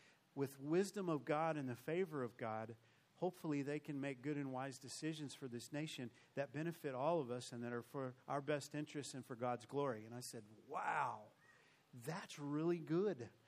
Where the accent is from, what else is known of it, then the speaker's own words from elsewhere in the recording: New Mexico, United States; I've been here a little while. I'm from New Mexico.